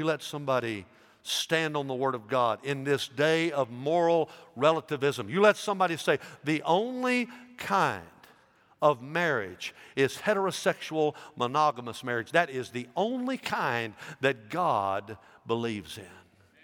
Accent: United States; Now, I say I love America. Okay, I am patriotic, but I want to say this to you. I am an American after I am a Christian, all right?

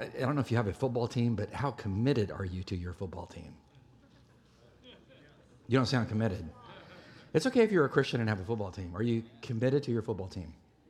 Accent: California, United States; And I didn't know people from the East Coast because I was from the West Coast.

